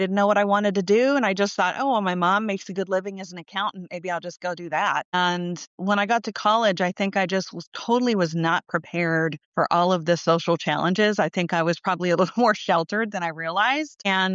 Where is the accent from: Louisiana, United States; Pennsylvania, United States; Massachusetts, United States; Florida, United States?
Pennsylvania, United States; Pittsburgh; I got exposure to hiking and being outdoors, and I totally was not into that when I grew up in Pittsburgh.